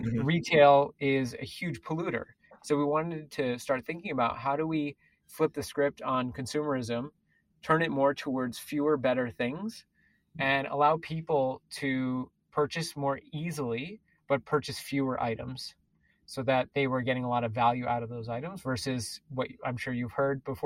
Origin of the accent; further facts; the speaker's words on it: New York City, New York, United States; That was also a big dream of mine growing up around New York City.